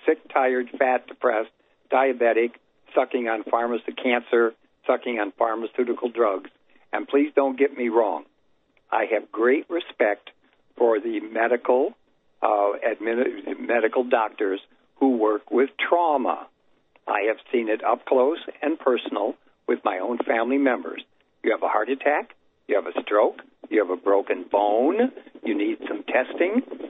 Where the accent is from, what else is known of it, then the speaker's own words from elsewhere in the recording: Chicago, Illinois, United States; moved away; I was born and raised in Chicago. Escaped Chicago, one of the worst communist states now, 32 years ago.